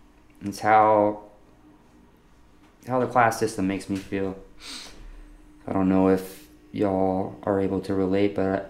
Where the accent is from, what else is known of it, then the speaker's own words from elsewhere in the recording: Wilmington, North Carolina, United States; We're from Wilmington, North Carolina.